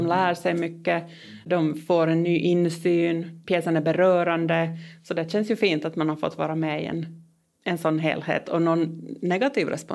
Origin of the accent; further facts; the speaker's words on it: North Ostrobothnia, Finland; born there; now in Helsinki, Finland; Jag bor i Helsingfors för tillfället. Men jag är alltså född i norra Finland, nära Uleåborg.